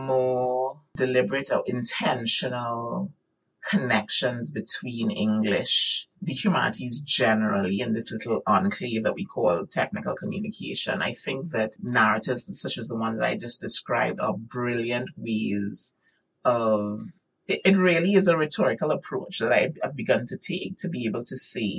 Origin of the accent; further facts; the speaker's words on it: Trinidad & Tobago; growing up in Trinidad, there's a term, it's a derogatory term, but it's a term that we use.